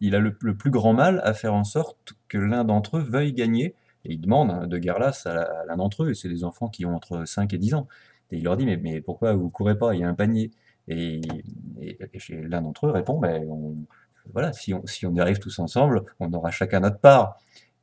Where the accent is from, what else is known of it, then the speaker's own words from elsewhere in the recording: France; que le corps est plus écouté que, par exemple, chez nous en France.